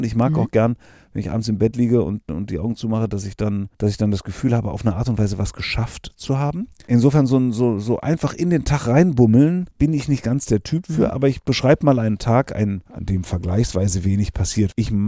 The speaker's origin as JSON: {"language": "German", "town": "Borkum", "region": "Lower Saxony", "country": "Germany", "tie": "born or raised there", "said": "Meine Kindheit habe ich auf Borkum verbracht, also auf einer ostfriesischen Insel. Mir liegt die Nordsee einfach total."}